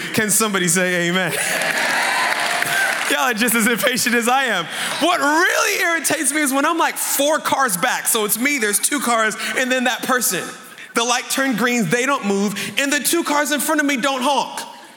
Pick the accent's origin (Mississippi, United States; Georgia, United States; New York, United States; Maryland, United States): Maryland, United States; I'm American. I was born and raised in Maryland, but my folks are Caribbean. They're from Barbados. So I'm what you call a Bajan Yankee